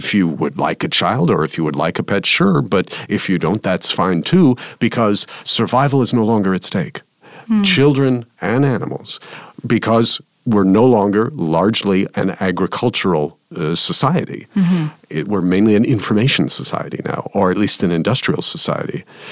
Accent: New York City, New York, United States; I grew up in and around New York City, so

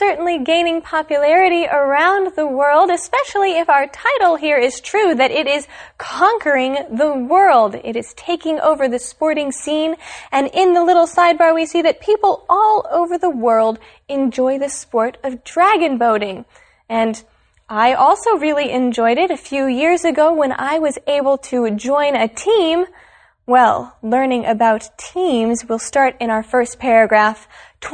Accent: United States; moved away as an adult; now in Taiwan; Well, I am from the United States, but I have actually participated in a dragon boat race.

